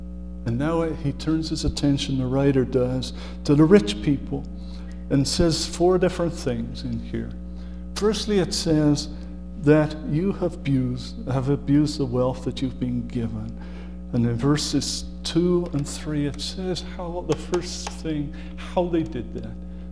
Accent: England, United Kingdom; I grew up in England and it was damp and so on.

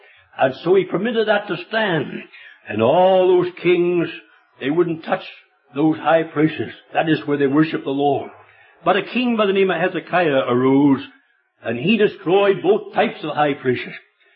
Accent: Clyde, Ontario, Canada; born there; Way back in Ontario, I was born in Ontario, a little place called Clyde, 5 miles from Galt.

